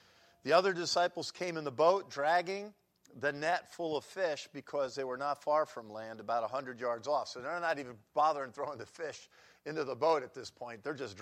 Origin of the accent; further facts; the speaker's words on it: New York, United States; That's usually what I say anyway. I'm from New York. Maybe you say it a little different in Ohio.